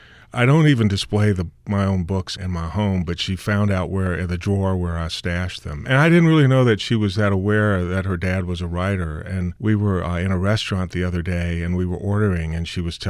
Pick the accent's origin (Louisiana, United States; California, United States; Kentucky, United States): Louisiana, United States; Opelousas; You know, I grew up in Opelousas, which is a town about 2.5 hours west of New Orleans, and it was grew up in a very segregated place.